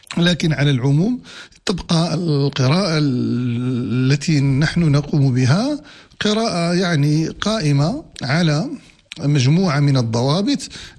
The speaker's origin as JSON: {"language": "Arabic", "country": "Morocco", "said": "طبعا عندنا في المغرب جرى العمل وجرى العرف"}